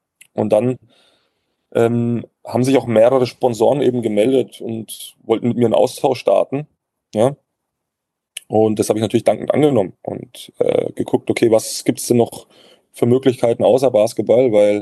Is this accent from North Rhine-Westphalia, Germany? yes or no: no; Würzburg, Bavaria, Germany; dass ich das geschafft habe, in meiner Heimatstadt, mich da so durchzubeißen